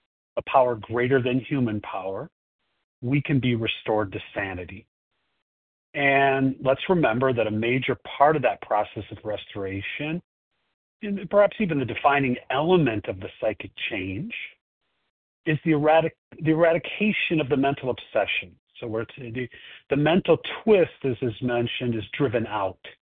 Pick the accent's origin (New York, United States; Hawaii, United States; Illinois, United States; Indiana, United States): Illinois, United States; Chicago; I am from Chicago, and I will be the host for the presentation today.